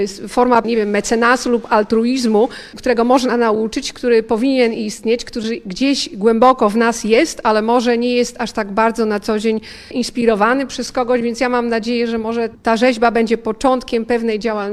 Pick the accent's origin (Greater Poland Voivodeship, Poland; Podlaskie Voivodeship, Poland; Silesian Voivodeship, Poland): Podlaskie Voivodeship, Poland; Białystok; moved away as an adult; wychowałam się w Białymstoku, że kończyłam tutaj pierwsze liceum, to nie, że wyjechałam z miasta w wieku 18 lat, ale nadal jest to miasto dla mnie bliskie.